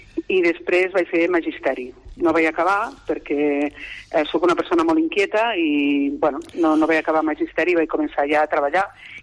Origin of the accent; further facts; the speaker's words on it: Lleida, Catalonia, Spain; born there; jo vaig néixer a Lleida l'any 1962